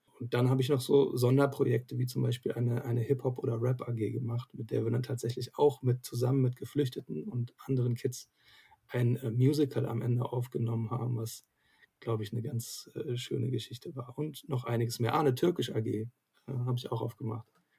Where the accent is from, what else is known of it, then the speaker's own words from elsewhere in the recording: Frankfurt, Hesse, Germany; beim immer mal wieder Zurückkehren in meine Heimat, also Heimatstadt, vor allem Frankfurt